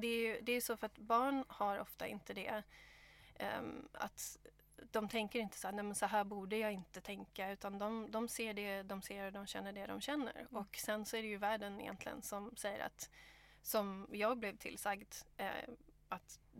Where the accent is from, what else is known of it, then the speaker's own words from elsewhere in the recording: Stockholm, Stockholm County, Sweden; moved away as an adult; also born or lived in Gothenburg; now in Australia; så jag är född i Göteborg och växte upp i Stockholm. Inte så van att prata svenska, för jag har bott i Australien i nästan 11 år. Flyttade dit när jag var 22.